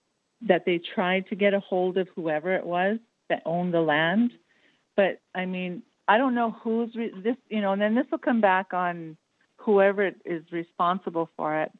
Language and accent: English; United States; And, you know, being Native American, and it's a really big thing for us to have the land that we've been given, okay?